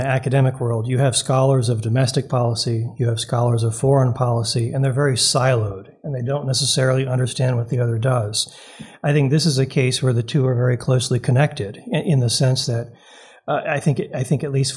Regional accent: Toledo, Ohio, United States; I grew up in Toledo, Ohio. So part of this whole Southeast Michigan area was a few minutes away. I grew up a suffering Detroit Tigers fan, a Detroit sports fan.

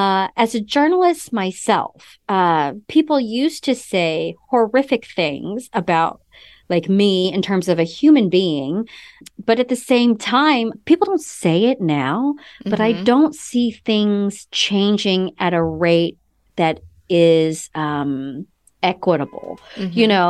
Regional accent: United States; because I grew up near Kansas City, only wanted to work in Kansas City or St. Louis

